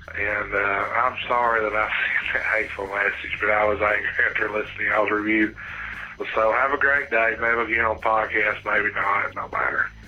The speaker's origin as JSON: {"language": "English", "town": "Wallace", "region": "Georgia", "country": "United States", "said": "I'm from Wallace, Georgia."}